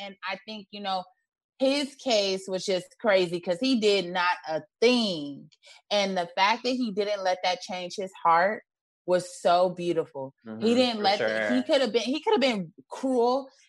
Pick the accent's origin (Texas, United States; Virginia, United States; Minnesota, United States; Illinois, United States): Illinois, United States; Chicago; I'm from Chicago. So this reminds me of when I was growing up and I was a teenager and stuff